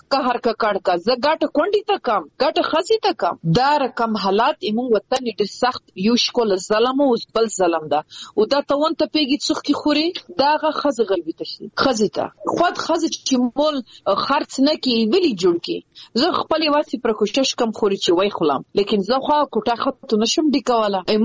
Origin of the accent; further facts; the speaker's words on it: Afghanistan; په افتخار يم چې زه د افغانستان يم، زه د وطن يم